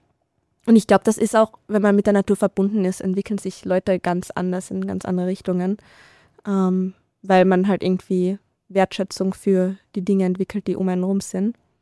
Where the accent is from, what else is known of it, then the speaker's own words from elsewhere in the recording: Carinthia, Austria; ich bin aufgewachsen in Kärnten und habe halt meine Freizeit irgendwie damit verbracht, in Feldern rumzulaufen oder Wälder zu erkunden.